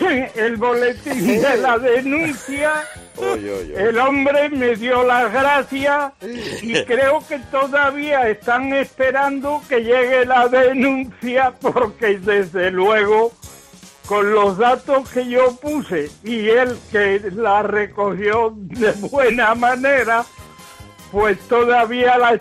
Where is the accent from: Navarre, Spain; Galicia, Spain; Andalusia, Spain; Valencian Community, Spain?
Andalusia, Spain; Seville; also born or lived in Igualada / Vilanova del Camí; now in Zaragoza, Spain; Soy de Sevilla, aunque vivo ahora en Zaragoza, y hace muchos años, en el 63